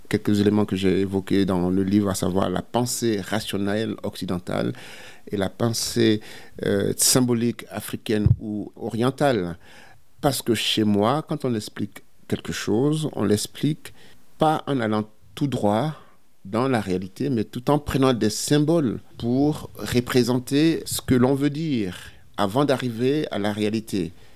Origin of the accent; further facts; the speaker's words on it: Côte d’Ivoire; Je suis ivoirien parce que je suis originaire de Côte d'Ivoire. Mon identité ne peut pas ne pas se rattacher à l'histoire de ma famille, de mon père, de ma mère, de leurs parents, de leurs grands-parents et de leurs aïeux.